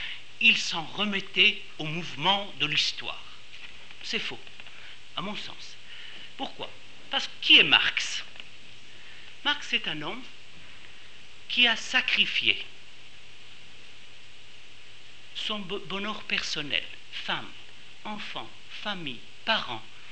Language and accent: French; Switzerland; je viens de la Suisse là-bas, on dit 71